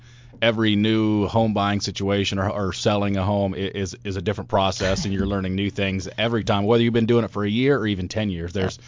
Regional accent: Augusta, Georgia, United States; I grew up in Augusta, and so every year I try to get back there.

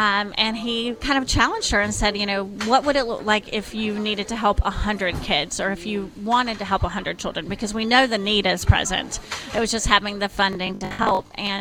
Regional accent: Chester, South Carolina, United States; now in Rock Hill, United States; But I'm from Chester, South Carolina.

